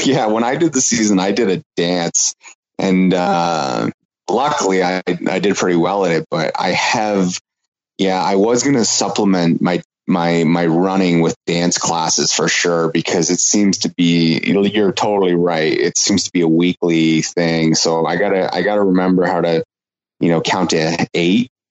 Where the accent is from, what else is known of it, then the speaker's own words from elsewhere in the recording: London, Ontario, Canada; especially in my hometown of London, you know, like the response has, it's kind of humbling at times